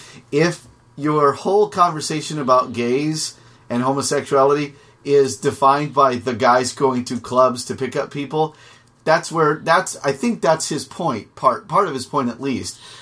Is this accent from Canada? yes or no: no; Ireland; because I'm an Irish guy